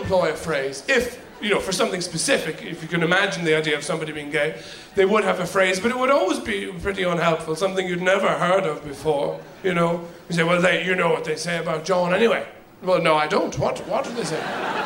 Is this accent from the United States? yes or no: no; Ireland; I mean, I grew up in Ireland and, you know, you learn to feel bad about anything you enjoy. It's in the air. It's Catholicism.